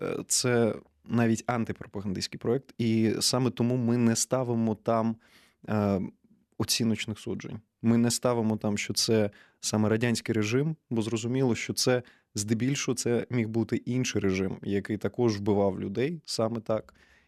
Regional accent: Odesa, Odesa Oblast, Ukraine; я одесит сам

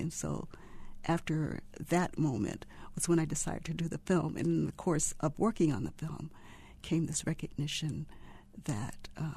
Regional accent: California, United States; I grew up in California and went to the University of California at Berkeley

